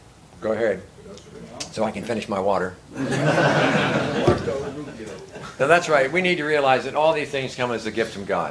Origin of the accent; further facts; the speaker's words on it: Fairmont, West Virginia, United States; My rite of passage as a young lad growing up in Fairmont, West Virginia, was a blue suit.